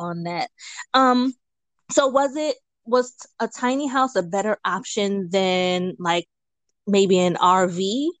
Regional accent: New York, United States; Yeah, I feel you on that because I'm from New York. So, you know, we don't get very much space.

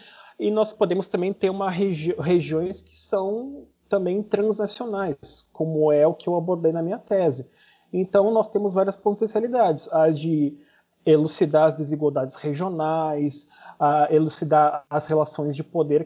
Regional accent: Uruguaiana, Rio Grande do Sul, Brazil; Eu sou originário lá de Uruguaiana, lá da fronteira, e eu fui com 17 anos a Porto Alegre.

